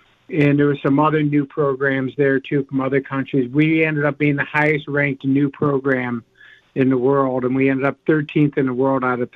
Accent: New York, United States; central New York, and the world championships were going to be held in Utica, New York. So right in my hometown, not far from my hometown

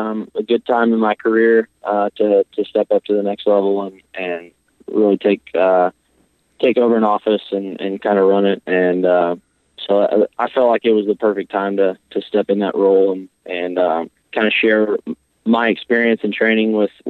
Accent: Missouri, United States; Well, I was raised up in Linn County, graduated from Marceline, then went to University of Missouri

